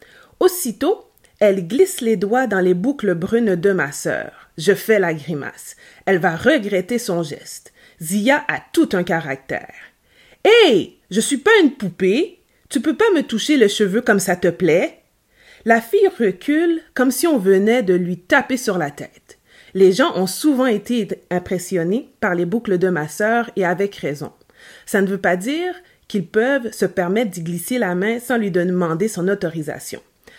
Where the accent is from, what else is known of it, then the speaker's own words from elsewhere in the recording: Quebec, Canada; je suis une Québécoise qui est d'origine haïtienne, donc j'ai la peau noire.